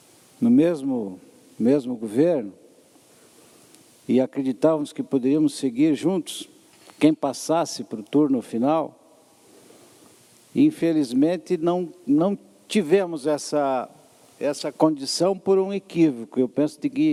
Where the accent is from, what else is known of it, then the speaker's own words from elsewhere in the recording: São Lourenço, Santa Catarina, Brazil; born there; also born or lived in Caçador; Aonde eu nasci, São Lourenço, e a terra que me adotou, Caçador.